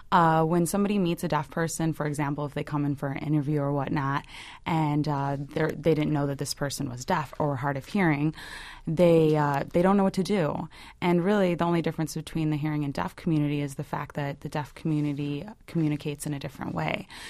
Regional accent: Chicago, Illinois, United States; also born or lived in New York; I was working up there for 6 years, but I'm originally from Chicago.

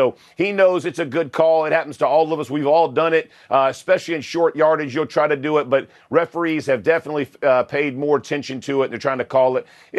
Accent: Georgia, United States; And I will say, I'm from Georgia. I don't think anything could ever top that.

